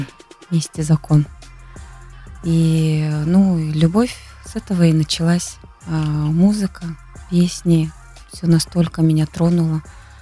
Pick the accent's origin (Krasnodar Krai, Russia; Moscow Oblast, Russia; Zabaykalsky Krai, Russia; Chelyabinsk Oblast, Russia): Zabaykalsky Krai, Russia; Sherlovaya Gora; Сама я родом из Забайкальского края, выросла в военном городке в Шерловой, училась в Шерловой горе, то есть это Борзинский район, у меня большинство родни мои находятся в Борзе.